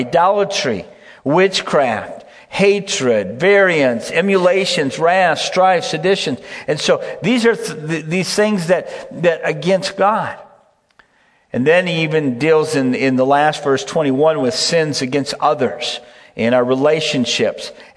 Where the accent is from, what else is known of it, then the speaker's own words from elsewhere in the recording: Michigan, United States; now in Wisconsin, United States; and I grew up in Michigan, but I've been in Wisconsin now for almost 30 years.